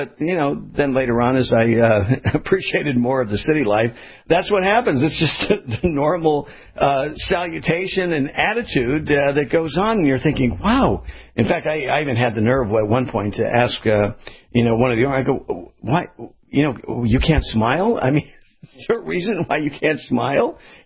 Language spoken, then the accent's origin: English; Florida, United States; No wonder why so many people are heading now to my home state, you know, from New York down to Florida.